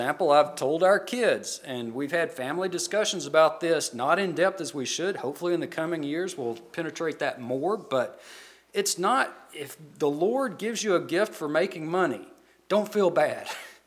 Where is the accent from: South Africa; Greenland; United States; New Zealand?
United States; I struggle. I'm an American. I struggle with materialism.